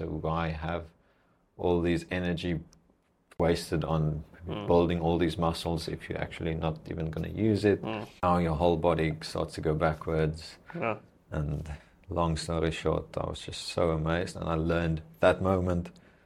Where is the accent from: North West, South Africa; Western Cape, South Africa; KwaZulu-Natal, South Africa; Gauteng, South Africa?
Western Cape, South Africa; Langebaan; I spoke to a guy once in my hometown, Langebaan.